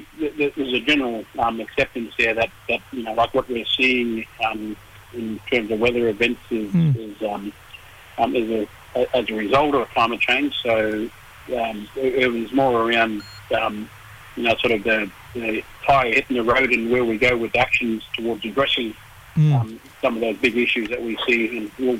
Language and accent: English; Kuranda, Queensland, Australia; I'm up here from Jabbergoy Country up in Cranda.